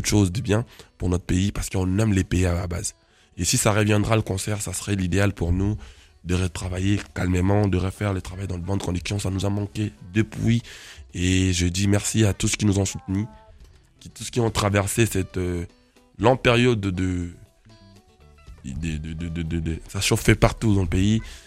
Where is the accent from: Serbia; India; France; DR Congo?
DR Congo; Et vous savez, on est Congolais à la base.